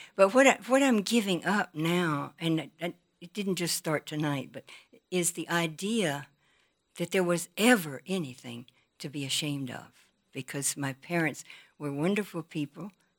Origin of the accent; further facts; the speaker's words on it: Georgia, United States; I too grew up in the South. I grew up in Georgia, in the rural South.